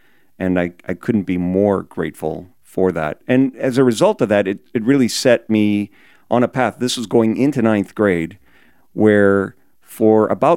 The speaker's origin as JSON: {"language": "English", "country": "Honduras", "tie": "born or raised there", "also_born_or_lived": "New Orleans", "said": "All right. So I grew up in Honduras. I was actually born in New Orleans, Louisiana."}